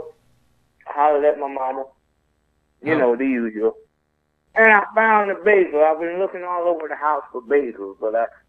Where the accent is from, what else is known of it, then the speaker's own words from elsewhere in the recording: United States; Well, I'm an American musician, and I play American music no matter what it is.